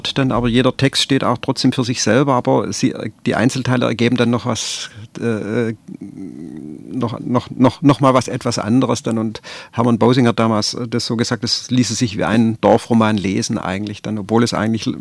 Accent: Bierlingen, Baden-Württemberg, Germany; born there; so in der Region, im Neckartal, also ich bin in Bierlingen geboren dann und von dort habe ich meinen Radius erweitert.

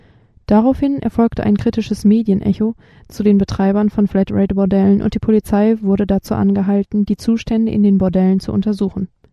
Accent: Bielefeld, North Rhine-Westphalia, Germany; Aber Prostitution wird auch in Bielefeld betrieben, da wo ich herkomme.

